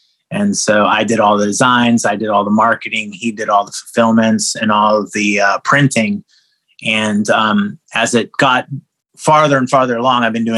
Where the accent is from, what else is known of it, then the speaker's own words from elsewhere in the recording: Maryland, United States; now in Los Angeles, United States; In 2007, I moved from Maryland to LA, and I wrote, this is when MySpace was a thing, and there was blogs that you could write, and I left all of my things back home